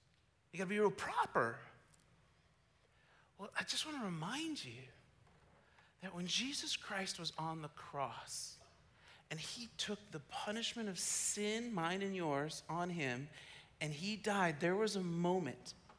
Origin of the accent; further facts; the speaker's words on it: Colorado, United States; I remember when I came from Colorado to chapel, we used to wear hats all the time in Colorado, like just caps and stuff, you know?